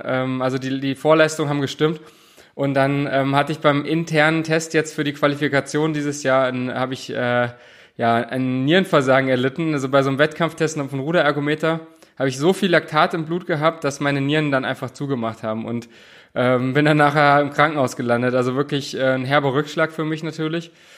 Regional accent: Bernburg, Saxony-Anhalt, Germany; ich bin dann auf Sportinternat gegangen in Magdeburg, vorher in meiner Heimatstadt in Bernburg auf der Schule

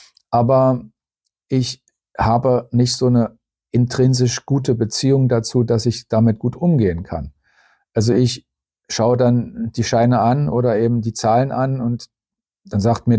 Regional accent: Netherlands; German is a second language; auch als Holländer nicht.

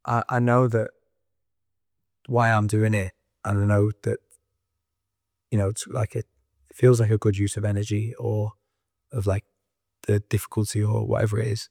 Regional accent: the north of England, United Kingdom; it's just that I'm from the North probably.

